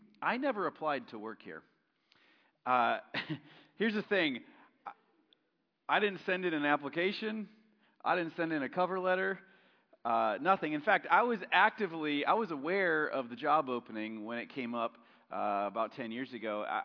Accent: Walloon Lake, Michigan, United States; Mario didn't know I was from Walloon Lake, and Mario didn't know I was looking for a job.

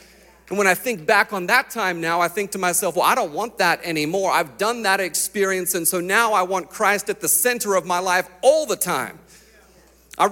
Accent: Australia; I was born into the church. Like, I went to church all the time. When I was growing up in Australia, I went to church on Sunday morning.

